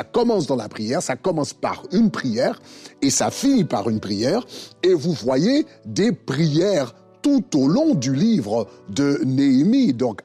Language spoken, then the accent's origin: French; Haiti; Dans l'histoire d'Haïti, évidemment je suis d'Haïti, et l'un des grands leaders, ou encore je dirais l'architecte de l'indépendance haïtienne, c'était un homme de prière qui s'appelait Toussaint Louverture.